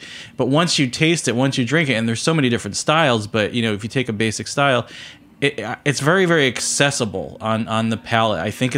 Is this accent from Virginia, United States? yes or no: no; New Jersey, United States; now in Washington, D.C., United States; Well, I mean, I grew up in New Jersey. I lived in, you know, northern New Jersey for most of my life. I lived in Jersey City until about 4 years ago, and now I live in the Washington, D.C. area.